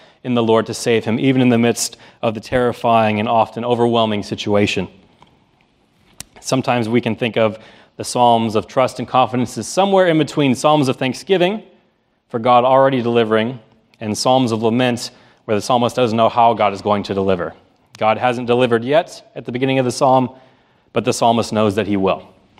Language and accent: English; Nebraska, United States; now in San Diego, United States; Well, growing up in Nebraska is a little bit different than growing up in San Diego, as you may well imagine.